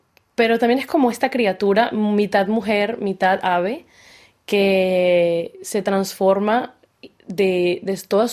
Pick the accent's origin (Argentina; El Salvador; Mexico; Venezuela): Venezuela; now in Paris, France; Y yo, siendo venezolana, quisimos hacer esa mezcla de dos tierras hermanas sin fronteras